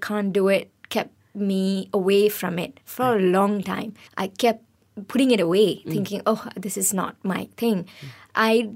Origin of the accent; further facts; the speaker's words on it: Goa, India; I'm from Goa, so there's a lot of food that's very familiar to Goan cuisine as well as the Malaysian cuisine